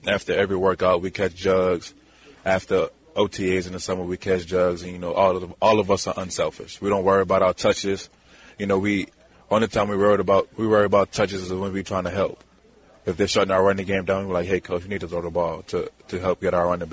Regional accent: Louisiana, United States; You know, growing up in Louisiana, it's just having a chance of playing the Superdome is special because anybody that has ever played football in Louisiana can relate to the statement.

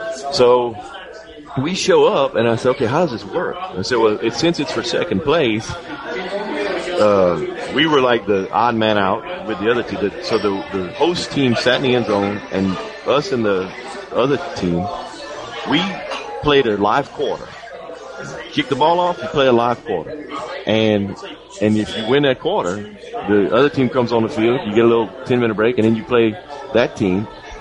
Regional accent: Florida, United States; When I was in high school, it wasn't quite, I don't think, PowerPoints. But in Florida, it was the old way of first and second go, and that was it.

